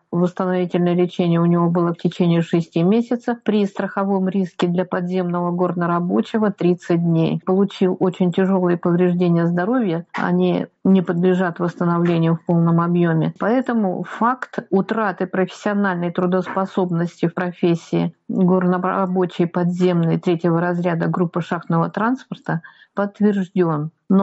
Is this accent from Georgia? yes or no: no; Russia